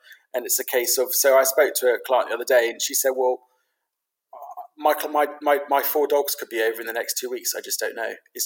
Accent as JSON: {"language": "English", "region": "London", "country": "United Kingdom", "tie": "born or raised there", "said": "Well, I grew up in London. I grew up in London as a Londoner."}